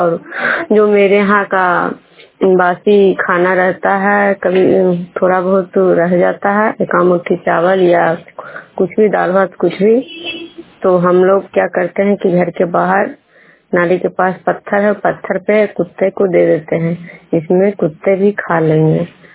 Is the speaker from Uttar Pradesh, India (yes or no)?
no; Khajra, Bihar, India; मैं विष्णुपुर ग्राम खजरा पंचायत नालंदा जिला नवनेश्वर प्रखंड के निवासी हूँ।